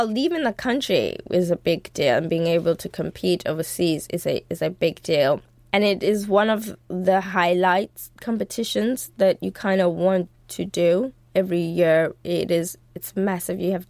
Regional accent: South Africa; Being that we grew up in South Africa

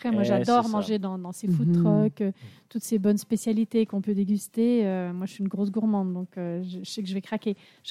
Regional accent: Quebec, Canada; Oui, pas les palais de hockey, parce que je suis québécoise.

